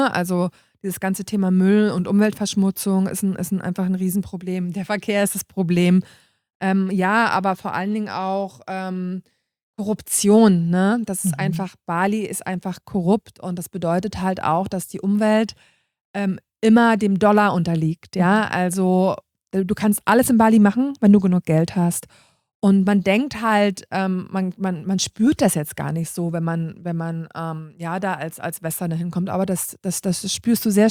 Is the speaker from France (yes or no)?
no; Germany; weil ich komme aus Deutschland, aus einem reichen Land